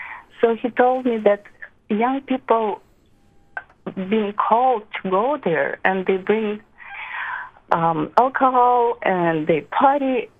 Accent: Siberia, Russia; English is a second language; I'm originally from Siberia

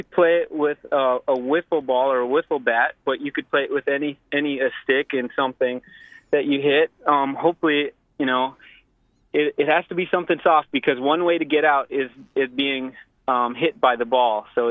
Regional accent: Bethel, Alaska, United States; I'm 30 years old, and I'm from Bethel, Alaska.

